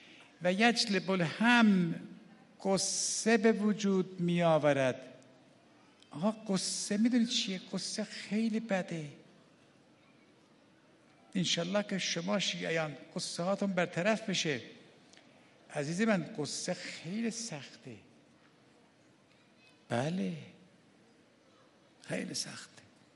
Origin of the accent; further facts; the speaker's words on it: Iran; آقا زی من فهمید من ایرانیم.